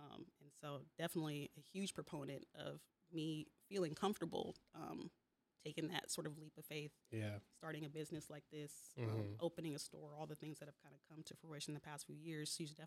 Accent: Seattle, Washington, United States; growing up in Seattle, obviously, it's a very creative, very, you know, diverse, culturally diverse city.

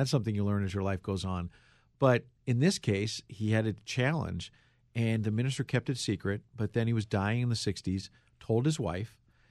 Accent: New York City, New York, United States; I grew up in New York City in Queens

